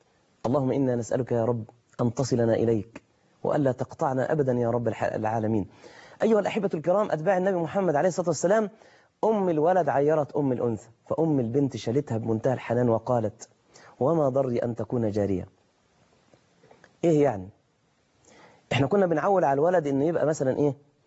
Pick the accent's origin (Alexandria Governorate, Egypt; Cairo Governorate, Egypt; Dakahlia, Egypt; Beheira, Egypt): Dakahlia, Egypt; Mansoura; زي ما بتقال عندنا في المنصورة مثلا